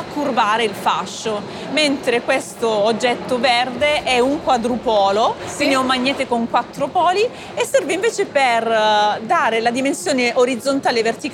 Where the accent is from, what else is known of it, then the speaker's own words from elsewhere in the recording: Catanzaro, Calabria, Italy; Sono nata a Catanzaro, ho frequentato appunto le scuole in città.